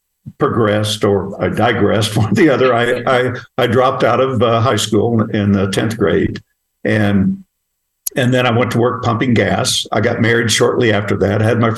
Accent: Oklahoma, United States; You know, where I came from. I grew up picking cotton in Oklahoma when I at 6 years old is when I started.

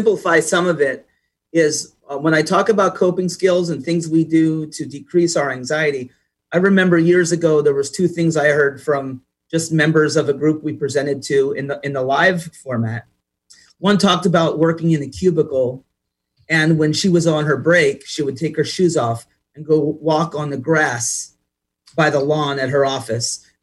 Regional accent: East Coast, United States; I'm a little bit brash and I'm from the East Coast.

